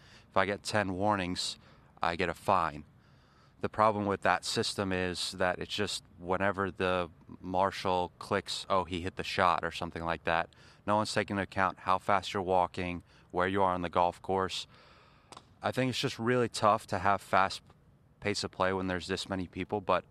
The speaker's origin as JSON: {"language": "English", "region": "New Jersey", "country": "United States", "moved": "yes", "lives_now": "Florida, United States", "said": "I'm from New Jersey, but I've lived in Florida for 5 years, and this is about as cold as it gets."}